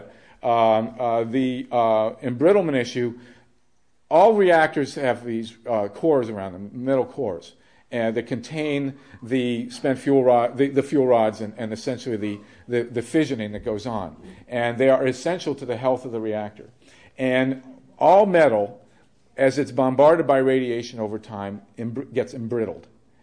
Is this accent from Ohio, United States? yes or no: yes; Ohio, United States; You know, I grew up in Ohio, and I'd never heard of earthquakes before.